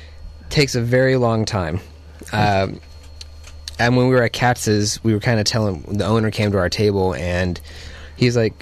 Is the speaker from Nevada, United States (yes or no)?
yes; Las Vegas, Nevada, United States; I'm originally from Las Vegas.